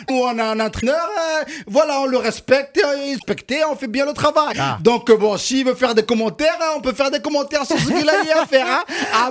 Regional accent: Lyon, Auvergne-Rhône-Alpes, France; je suis lyonnais

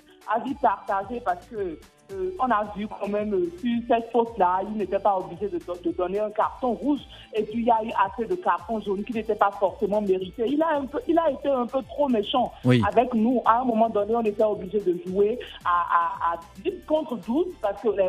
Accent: Benin; en tant que Béninois, je ne parle pas en tant que journaliste, mais en tant que Béninois

